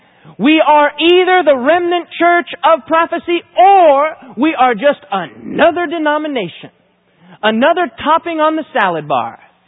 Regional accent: Michigan, United States; As many of you know, I am from Michigan

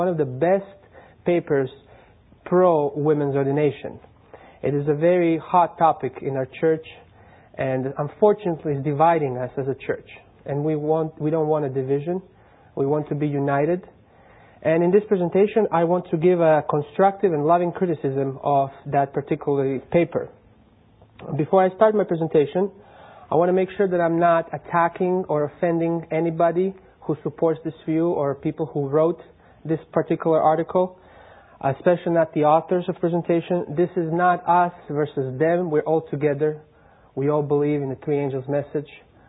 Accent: Croatia; I'm from Croatia, but I'm a student at Andrews University, where I'm finishing my doctoral dissertation.

